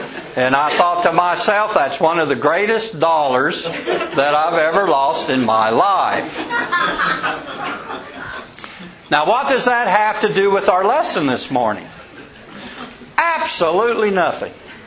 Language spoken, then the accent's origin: English; Arlington, Texas, United States; surely this kid's smart enough to figure out I'm probably from Texas, but he'll never guess Arlington.